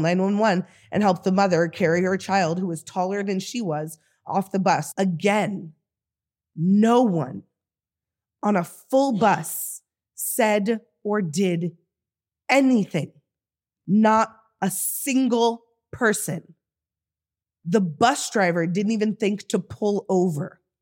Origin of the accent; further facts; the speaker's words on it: San Francisco, California, United States; now in Portland, United States; I grew up in San Francisco, which is a deeply anti-fascist city.